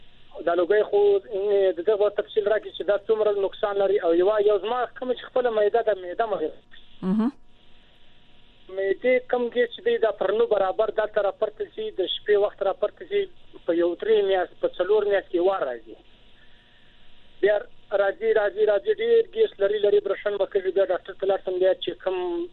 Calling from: Zhob, Balochistan, Pakistan; د پاکستان بلوچستان ضلع ژو کلمې بازار څخه خبرې کوم.

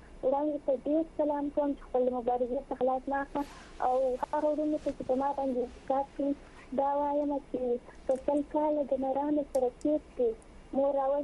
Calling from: Helmand, Afghanistan; زه په هلمند کې یم، هلمند کې

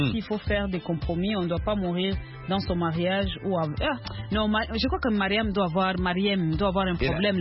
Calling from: Kananga, Kasaï-Central, DR Congo; comme chez nous à Kananga

